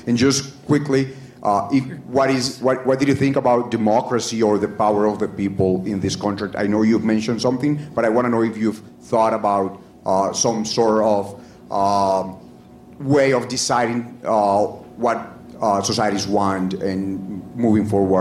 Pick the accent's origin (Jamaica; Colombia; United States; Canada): Colombia; English is a second language; now in London, United Kingdom; I'm from Colombia, a Master of Public Policy student here at LSE.